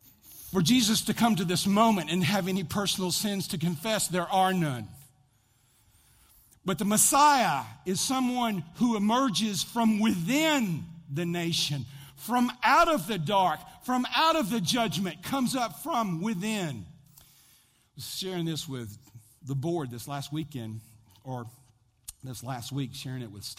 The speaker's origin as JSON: {"language": "English", "country": "United States", "said": "But I'm an American."}